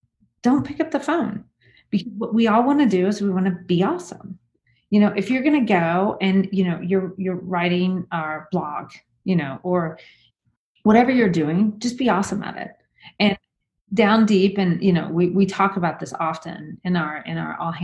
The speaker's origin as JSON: {"language": "English", "region": "Texas", "country": "United States", "said": "And, you know, I'm Texan, so I'm proud of HEB too."}